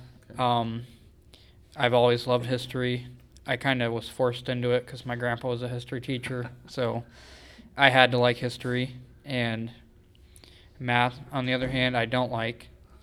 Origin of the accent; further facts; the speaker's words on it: Anita, Iowa, United States; I'm from Anita. I'm 18